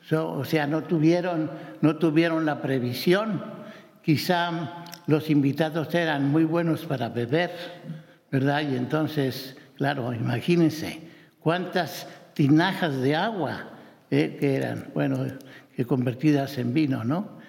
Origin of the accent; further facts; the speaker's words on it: Mexico; porque la mayoría de los que estamos aquí, pues somos de México